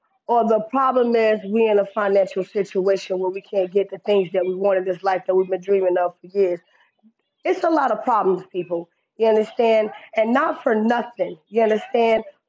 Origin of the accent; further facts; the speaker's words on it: the South, United States; Growing up in the South, you know, we do a lot of country cookouts, barbecues, clubbing, hole in the wall, snake pit, moan.